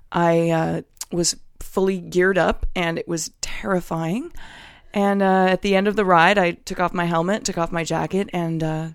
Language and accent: English; California, United States; I was born and raised in the Bay Area.